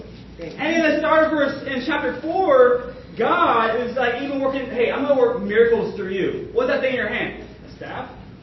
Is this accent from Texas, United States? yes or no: no; Springfield, Oregon, United States; growing up in Springfield, Oregon, is a very small, it's a small city